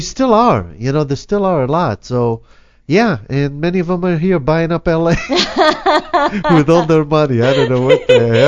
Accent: Israel; I'm from Israel

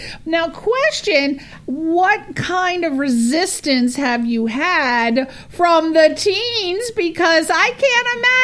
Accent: East Coast, United States; Another friend, I'm from the East Coast. They have what's called black ice.

